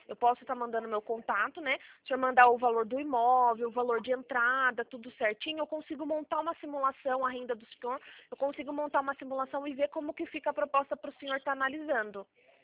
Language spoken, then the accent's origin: Portuguese; Itatiba, São Paulo, Brazil; aqui de Itatiba, do interior de São Paulo.